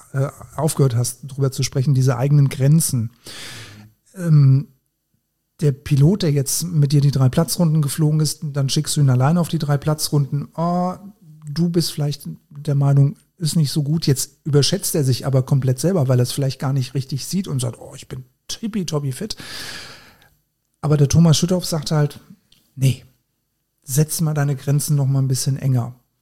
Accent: Lower Saxony, Germany; weil wir haben einen schlechten Boden bei uns in der Lüneburger Heide, da wo ich zu Hause bin.

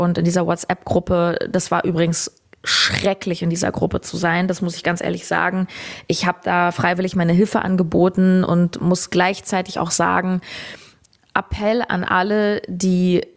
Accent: Berlin, Germany; deswegen kann es nur Berlin werden, meine Heimat.

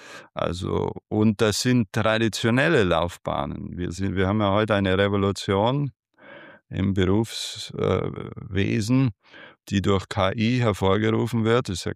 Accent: Bavaria, Germany; in Bayern, wo ich herkomme

